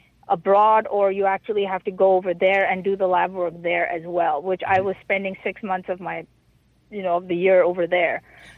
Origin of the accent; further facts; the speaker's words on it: India; I'm from India.